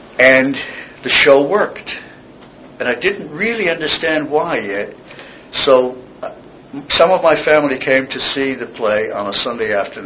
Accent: Mount Kisco, New York, United States; So I went back to my hometown, Mount Kisco, and to be with my family.

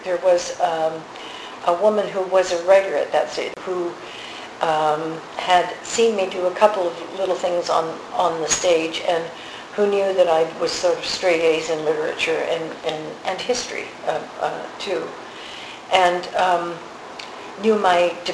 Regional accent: Western Canada, Canada; I grew up in Western Canada. And Western Canada, at the time that I grew up, was very British colonial.

